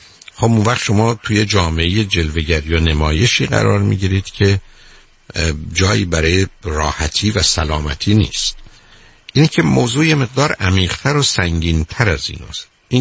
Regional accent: Iran; در یه جامعهی مانند ایران و در یه محیط تربیتی مانند ایران رو بنده میدونم به صورت بمباران رو سرمون دارن میریزم، چون خود منم توی همچی جامعهی بزرگ شدم

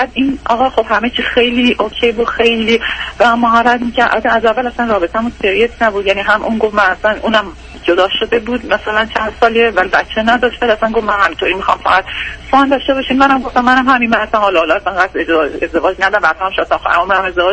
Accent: Iran; moved away as an adult; now in United States; با بچه‌ام از ایران اومدیم بیرون دو سال پیش.

